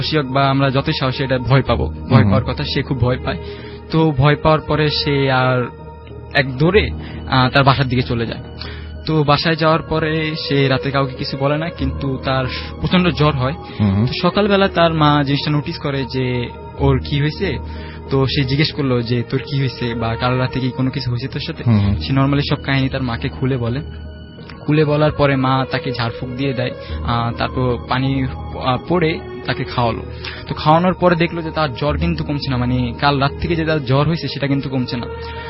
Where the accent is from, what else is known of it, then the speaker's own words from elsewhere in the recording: Kalamuchi, Chittagong Division, Bangladesh; আমার গ্রাম হচ্ছে আপনার নোয়াখালী কবিরহাট উপজেলার কালামুছি।